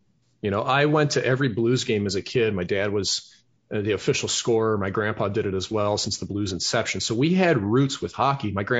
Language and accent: English; St. Louis, Missouri, United States; We're from St. Louis. We're not going to spend 10 grand in 1990